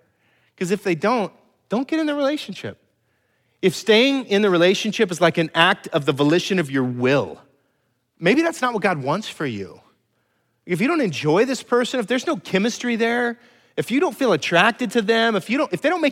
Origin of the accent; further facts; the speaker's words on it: California, United States; I mean, I'm from California, man. We don't do anything relationally very good.